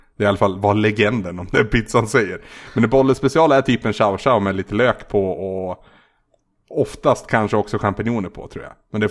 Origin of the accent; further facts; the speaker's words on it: Gävleborg County, Sweden; De har ju liksom hela regionen där jag kommer ifrån.